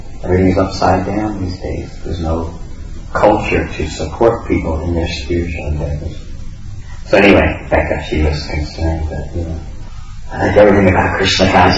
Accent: London, United Kingdom

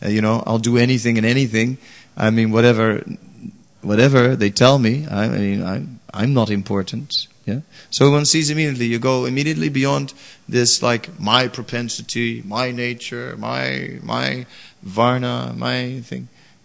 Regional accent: Netherlands; I'm from Holland, you know, water everywhere.

